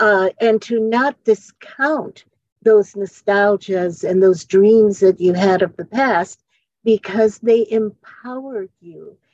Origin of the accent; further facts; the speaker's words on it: Michigan, United States; moved away as an adult; also born or lived in Texas; now in San Francisco, United States; Well, 1978 was the year that I went from Michigan, where I had grown up. Even though I was born in Texas, I grew up in Michigan. And I moved after I graduated from college to San Francisco.